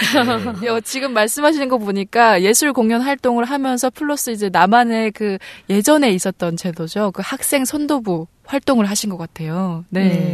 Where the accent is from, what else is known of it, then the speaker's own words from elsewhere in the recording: Musan, North Hamgyong, North Korea; 똑소리 나는 무산 여자